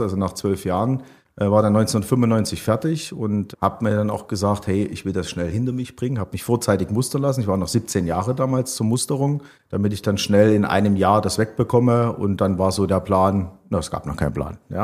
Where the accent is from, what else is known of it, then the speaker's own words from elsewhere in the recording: Leipzig, Saxony, Germany; 77 geboren in Leipzig, im Herzen von Leipzig.